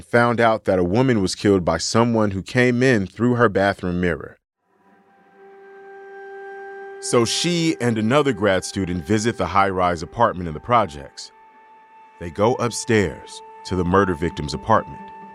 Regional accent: Chicago, Illinois, United States; So needless to say, I avoided watching this movie for years, even though it's set in my hometown.

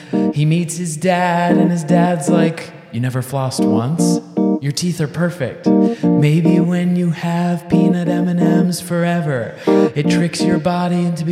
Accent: Detroit, Michigan, United States; we're from Detroit.

